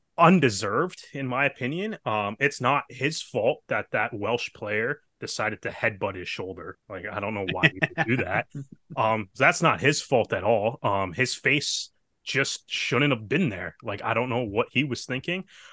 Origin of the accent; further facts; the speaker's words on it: Canada; It'll make me feel so much better as a Canadian.